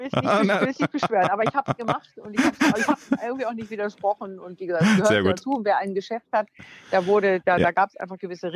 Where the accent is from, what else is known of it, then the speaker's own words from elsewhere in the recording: Wunstorf, Lower Saxony, Germany; weil ich bin aufs Gymnasium gegangen in Wunstorf, also da, wo ich herkomme, in Niedersachsen.